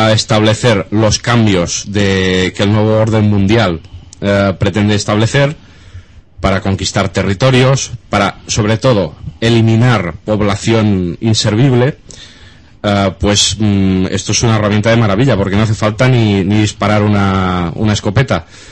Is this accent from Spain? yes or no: yes; Rubí, Catalonia, Spain; yo en mi ciudad natal de nacimiento hubo unas inundaciones brutales en el Vallés en los años 60